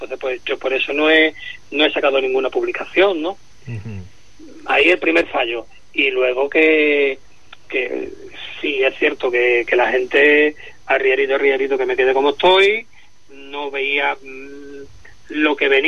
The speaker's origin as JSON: {"language": "Spanish", "town": "Encinasola", "region": "Andalusia", "country": "Spain", "tie": "born or raised there", "said": "me fui a mi pueblo, y como tú sabes, desde Encinasola hasta Huelva pues hay un trecho"}